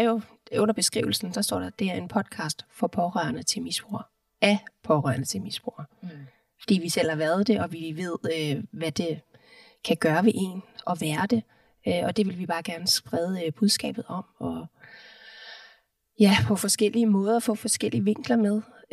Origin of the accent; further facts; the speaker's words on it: Hvidovre, Capital Region of Denmark, Denmark; now in Nørresundby, Denmark; jeg er også fra Sjælland, fra Hvidovre, flyttet her til Nørresundby for små 9 år siden.